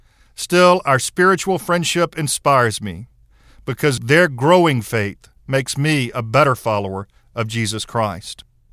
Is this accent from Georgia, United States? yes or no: yes; Elberton, Georgia, United States; There were many folks in my hometown of Elberton, Georgia, who taught me Sunday school, led my youth group, loved me when I was unlovable.